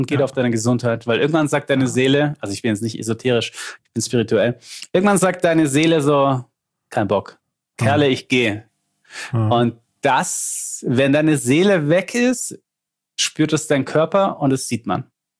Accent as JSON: {"language": "German", "town": "Lindau", "region": "Bavaria", "country": "Germany", "accent": "Swabian"}